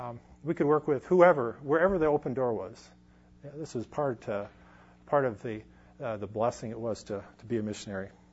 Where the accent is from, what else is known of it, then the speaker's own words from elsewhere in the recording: United States; But as an American, they were very friendly and welcomed me.